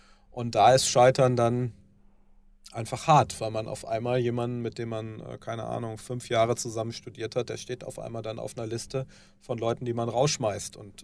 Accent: North Rhine-Westphalia, Germany; wenn man im Ruhrgebiet, wo ich herkomme, früher in der Kneipe war und ein Bier getrunken hat

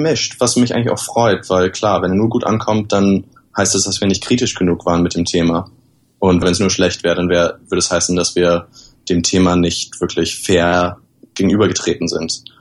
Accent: Germany; ich als Deutscher

